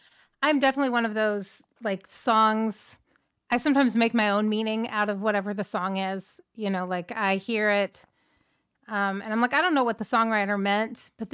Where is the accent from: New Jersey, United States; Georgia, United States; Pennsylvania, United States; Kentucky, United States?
Kentucky, United States; also born or lived in Tennessee; I grew up in Kentucky and Tennessee, so like we've got the South kind of represented